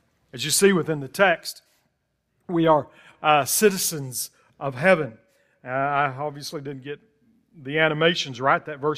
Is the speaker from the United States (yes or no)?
yes; United States; I'm proud to be an American. I'm glad that I'm an American.